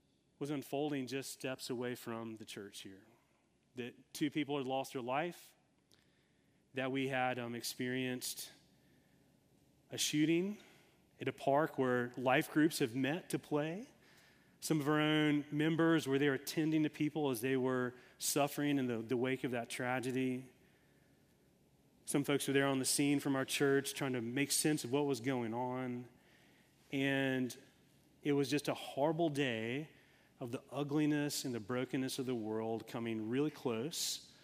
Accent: Tennessee, United States; I grew up in Tennessee, and I went to college here in North Carolina

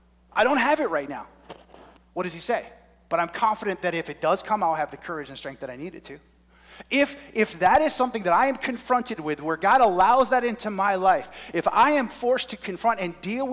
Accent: New Jersey, United States; I grew up in New Jersey, South Jersey, about an hour from the ocean.

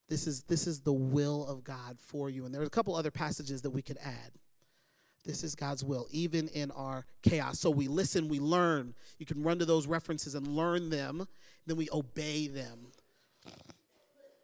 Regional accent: Baltimore, Maryland, United States; I grew up in Baltimore City.

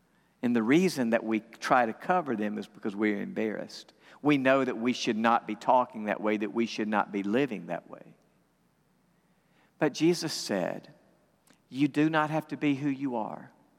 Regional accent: West Point, United States; I've done two funerals over the period from Thanksgiving to Christmas, both in West Point, my hometown.

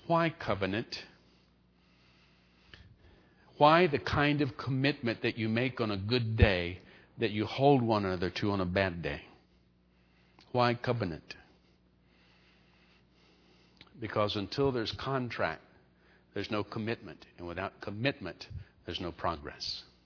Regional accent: Texas, United States; born there; accent: Texan; Do I sound like a Texan or what? I was born in Texas.

